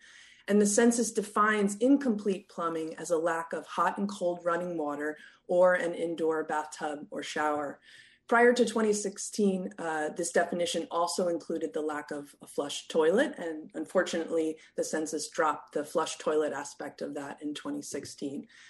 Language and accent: English; Portland, Oregon, United States; this includes San Francisco and even my hometown of Portland, Oregon.